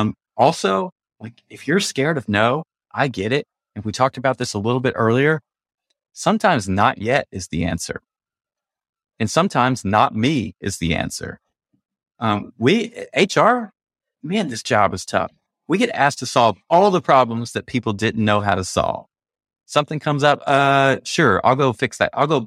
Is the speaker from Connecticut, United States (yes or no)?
no; Texas, United States; I'm from Texas, and then I went to school.